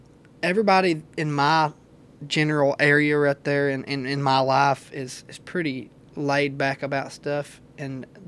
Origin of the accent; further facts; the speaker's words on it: Berea, Kentucky, United States; and I'm from Hillbilly Town, you know, in Berea, and they get a kick out of me because the way I think and the way I speak is different than what they're used